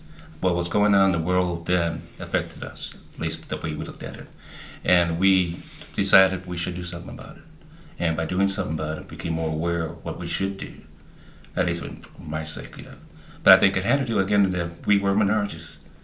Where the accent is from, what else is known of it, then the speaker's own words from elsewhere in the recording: Saginaw, Michigan, United States; born there; I was born in Saginaw, Michigan, and I went to school at St. Joseph High.